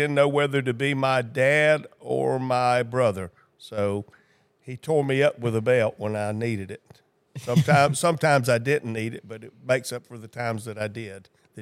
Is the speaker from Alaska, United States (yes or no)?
no; Gulfport, Mississippi, United States; born there; I was born in July 22nd, 1959, on Lorraine Road in a house trailer next to a bridge in Gulfport, Mississippi.